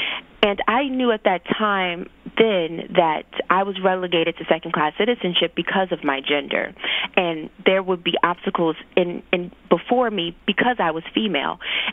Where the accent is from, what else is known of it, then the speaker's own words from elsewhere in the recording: Petersburg, Virginia, United States; So I was born and raised in Petersburg, Virginia, pretty meager beginnings. I was raised by my grandmother. I like to say I had a very traditional Southern childhood.